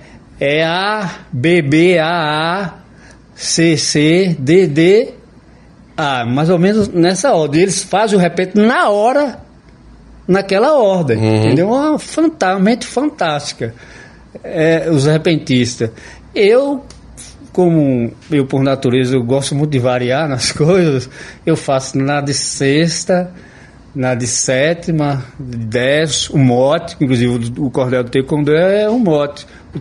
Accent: Morro do Chapéu, Bahia, Brazil; vim do alto da serra da Chapada Diamantina, do alto da Chapada Norte, foi lá que criei minha sina. Sou de Morro do Chapéu, terra que não fica ao léu, já foi muito rica em mina.

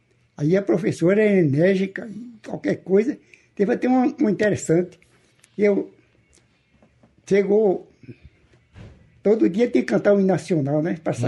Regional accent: Campinas, Bahia, Brazil; born there; E eu nasci em Campinas. Campinas é um povoado perto do Ventura, povoado que cresceu, já tinha feira, várias lojas.

